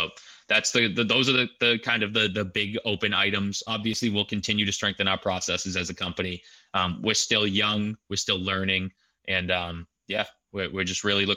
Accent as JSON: {"language": "English", "town": "Boston", "region": "Massachusetts", "country": "United States", "said": "I'm from Boston. So I experience the same type of weather that you're getting in New York, and sometimes a little bit worse."}